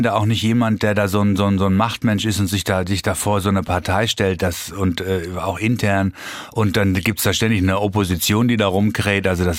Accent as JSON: {"language": "German", "region": "Hamburg", "country": "Germany", "said": "Ich komme aus Hamburg."}